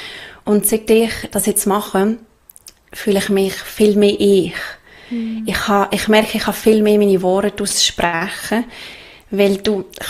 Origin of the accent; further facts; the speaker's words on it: Switzerland; Ich bin, glaube ich, 32 jetzt geworden, ja. Ich komme aus der Schweiz, lebe nicht mehr in einem festen Zuhause. Seit jetzt bald 2 Jahren. Wir leben unterwegs, also meine Mann und ich.